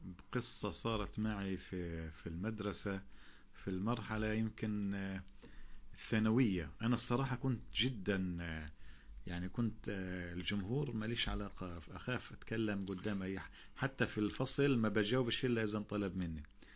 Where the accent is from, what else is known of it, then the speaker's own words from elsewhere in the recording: Palestine; يعني اليوم الكلمة والصوت والصورة هي الرسالة في حياتنا إحنا كفلسطينيين